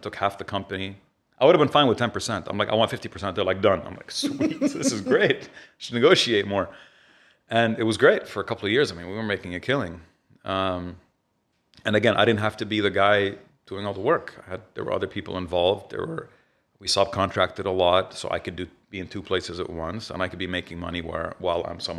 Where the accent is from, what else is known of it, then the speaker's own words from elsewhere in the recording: Riyadh, Riyadh Province, Saudi Arabia; now in Dubai, United Arab Emirates; I grew up in Riyadh.